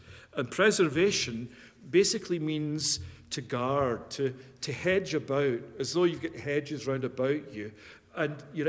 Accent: Scotland, United Kingdom; moved away as an adult; now in Canada; It's my home country. I was there till I was 38 years of age before I came to Canada.

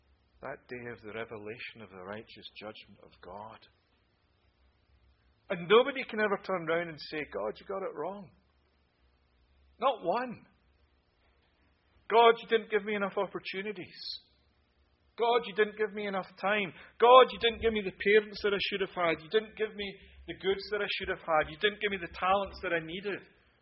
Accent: Scotland, United Kingdom; I'm from Scotland, so everything's deep fried. Even Mars bars.

